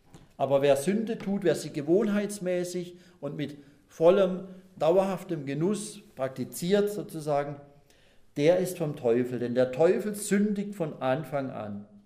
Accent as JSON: {"language": "German", "town": "Pforzheim", "region": "Baden-Württemberg", "country": "Germany", "tie": "born or raised there", "said": "in meiner Heimatstadt Pforzheim sagt man immer so gedankenlos"}